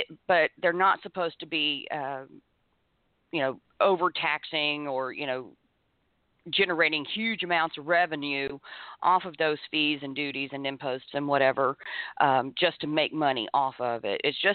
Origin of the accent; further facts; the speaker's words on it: Florida, United States; I do, because I was raised in Florida from second grade onward. And anytime we would go to Mississippi to visit family